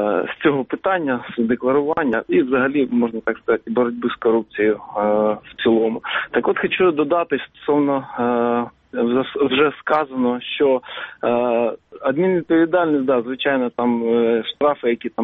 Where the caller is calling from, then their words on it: Kyiv, Ukraine; я з міста Києва